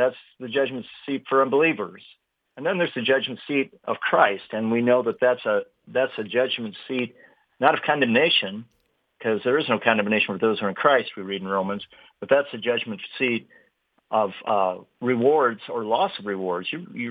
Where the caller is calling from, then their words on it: Indianapolis, Indiana, United States; Sunny Indianapolis.